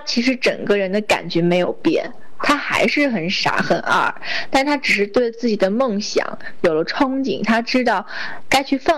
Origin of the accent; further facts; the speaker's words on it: Beijing, China; 因为我家是北京的，可能我会不会面临说要离开北京去哪儿，因为我觉得我肯定会在北京找一份工作，踏踏实实的。